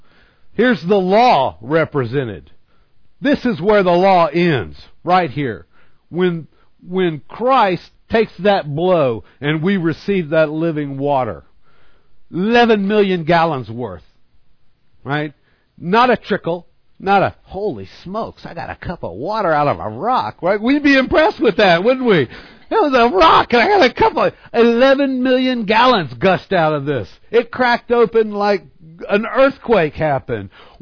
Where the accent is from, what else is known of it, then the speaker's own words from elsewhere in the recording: Texas, United States; Kadesh, or Kadesh, I'm from East Texas, so I say Kadesh, right?